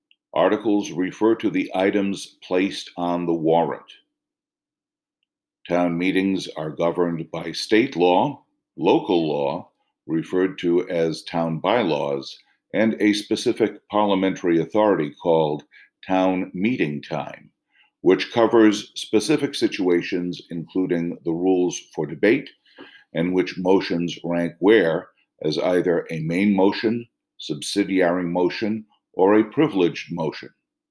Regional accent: Hubbardston, Massachusetts, United States; In addition to teaching, I am also an elected official in my hometown of Hubbardston, Massachusetts.

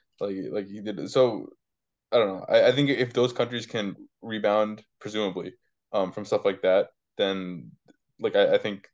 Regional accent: United States; I think because we're American, we like think we belong in like some sort of elite in everything that like we do, like as a country.

